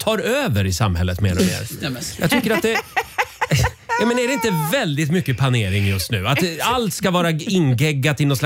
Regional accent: Sweden; Ja, ja, självklart. Ja. Jag är ju svensk. Ja. Så att jag bet ihop bara.

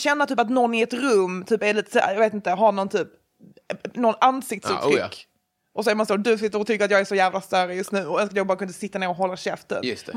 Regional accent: Malmö, Skåne, Sweden; Jag är ju från Malmö. Mm. Och tycker att det är en toppen stad.

